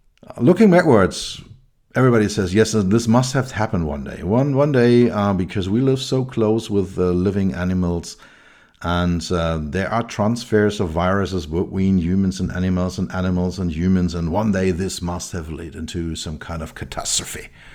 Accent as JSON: {"language": "English", "region": "Berlin", "country": "Germany", "tie": "born or raised there", "said": "and I grew up in West Berlin. So I was living near the wall"}